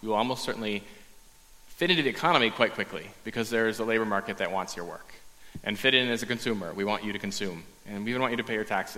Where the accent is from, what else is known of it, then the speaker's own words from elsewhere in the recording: Wisconsin, United States; I know I'm from Wisconsin